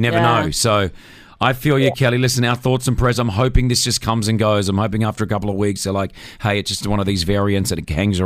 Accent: Australia; moved away; my home country, Australia

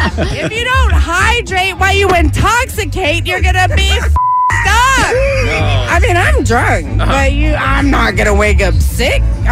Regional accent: Los Angeles, California, United States; I'm from Silver Lake.

